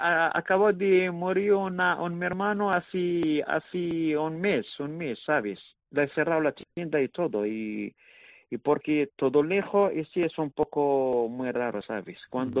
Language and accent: Spanish; Casablanca, Casablanca-Settat, Morocco; now in Valladolid, Spain; yo cuando vengo de Marruecos, porque soy de Casablanca, cuando llego aquí directamente a Valladolid y me quedo aquí, todos los años que quedo aquí directamente en Valladolid